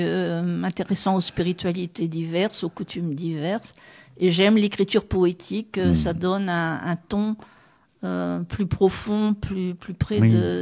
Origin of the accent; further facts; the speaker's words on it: Arras, Hauts-de-France, France; Oui, et je viens justement d'Arras où j'ai fait des dédicaces... il y a quelques jours. J'ai retrouvé ma ville natale